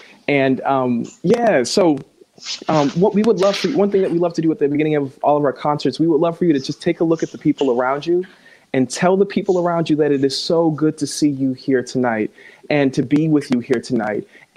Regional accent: Randolph, Massachusetts, United States; now in Boston, United States; I'm from Randolph, Massachusetts, just outside of Boston, and currently living with my wife in Boston, Mass.

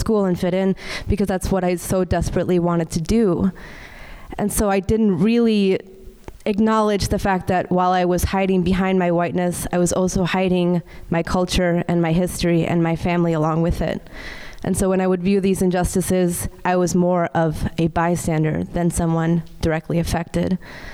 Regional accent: Chile; moved away; I am from Chile, and so I'm from a really small village in Chile, actually. And so when we immigrated here in 1996, it was me and my mom, my dad, my siblings, who are much more brown than me.

